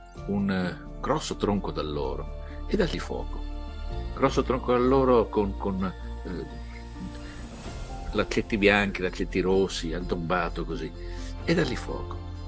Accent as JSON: {"language": "Italian", "country": "France", "lives_now": "Genoa, Italy", "said": "Sono francese, ma abito da tanti anni a Genova."}